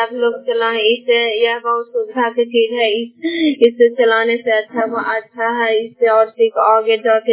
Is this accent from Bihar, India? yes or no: yes; Bihar, India; हम corner paper के रहने वाले हैं, जिला नरंदा पोस्ट पे खड़े थाना चंदी है।